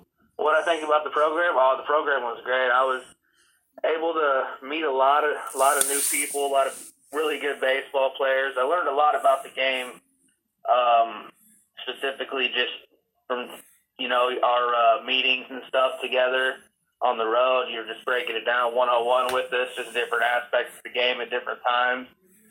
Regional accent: Farmer City, Illinois, United States; I'm from Farmer City, Champaign, Illinois area. That's where the University of Illinois is.

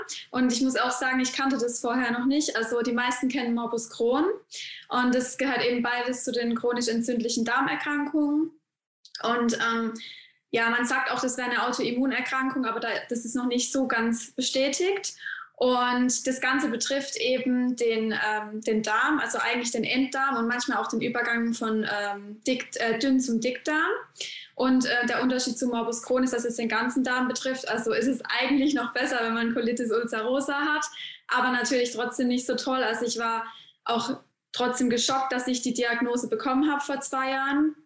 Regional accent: Heidelberg, Baden-Württemberg, Germany; ich bin 25 Jahre alt und ich komme aus Heidelberg.

